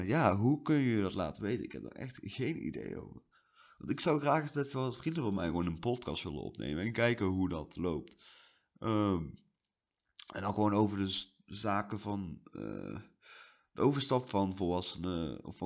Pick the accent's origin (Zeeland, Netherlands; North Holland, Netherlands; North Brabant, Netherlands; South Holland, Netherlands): North Brabant, Netherlands; ik ben 19 jaar. Ik kom uit Noord-Brabant. Het mooiste stukje ooit Nederland.